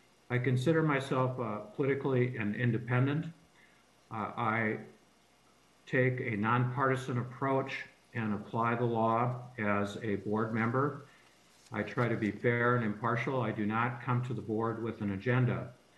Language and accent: English; Minnesota, United States; I grew up in Becker and Clay counties in Minnesota. My mother grew up in the White Earth Reservation, and I am a member of the White Earth Band of Ojibwe.